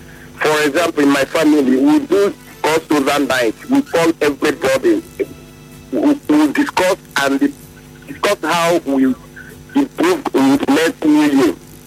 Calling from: Portugal; I'm calling from Portugal.

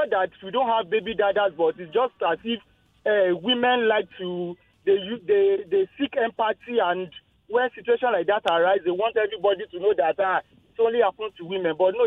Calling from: Ikeja, Lagos, Nigeria; I'm calling from Ikeja. First time caller.

